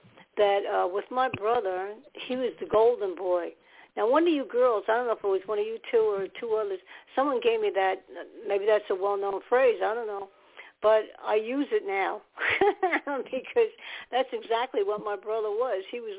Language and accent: English; New York City, New York, United States; Okay, I lived in New York. I was born in New York.